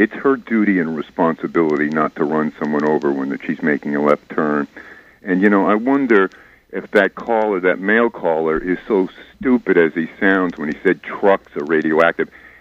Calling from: Westchester, New York, United States; up in Westchester.

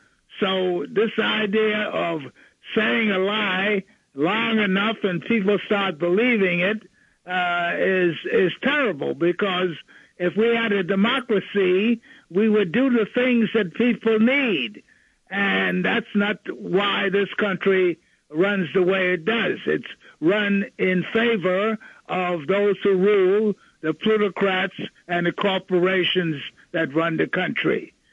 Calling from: Brooklyn, New York, United States; from Brooklyn

